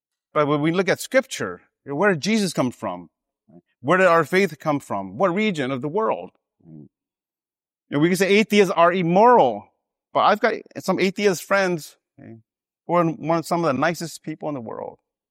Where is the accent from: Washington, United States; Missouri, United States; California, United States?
California, United States; also born or lived in Minnesota, United States; Yeah, I grew up in California, And when I got to Minnesota, it's pretty cold there.